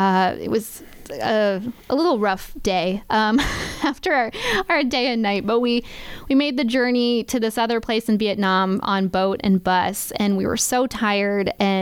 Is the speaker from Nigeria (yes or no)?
no; New England, United States; I grew up in New England, so WBUR was my home station